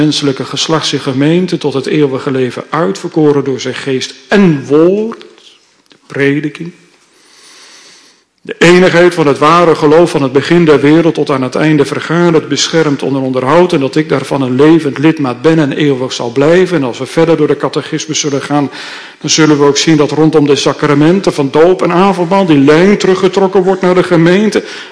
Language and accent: Dutch; Gelderland, Netherlands; vanuit de Veluwe, waar ik opgegroeid ben, heel veel voorbeelden te noemen zijn.